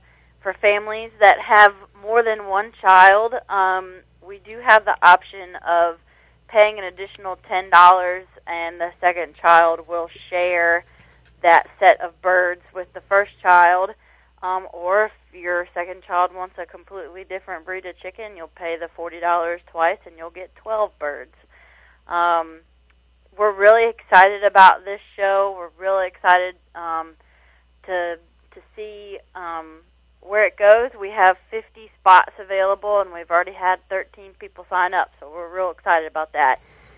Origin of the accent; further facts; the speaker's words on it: Virginia, United States; now in Person County, United States; I was raised in Loudoun County, Virginia.